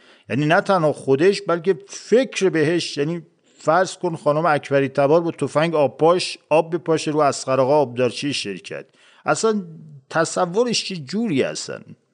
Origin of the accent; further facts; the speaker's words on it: Kerman, Iran; من بچه کرمانم